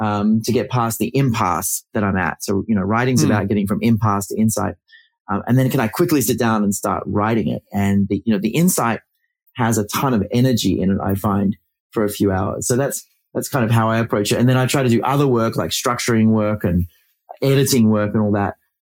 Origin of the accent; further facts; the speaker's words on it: Australia; now in New York, United States; I'm Australian and originally, and I live here now, but in New York, but, you know